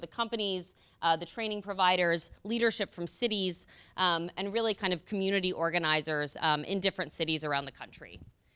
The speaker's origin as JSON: {"language": "English", "town": "Atlanta", "region": "Georgia", "country": "United States", "tie": "born or raised there", "said": "I grew up in Atlanta, I went to church"}